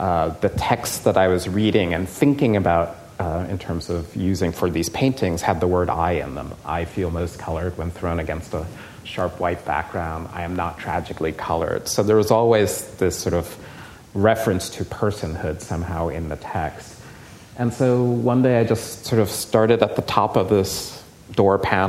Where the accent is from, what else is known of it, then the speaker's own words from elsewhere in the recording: United States; except I'm an American.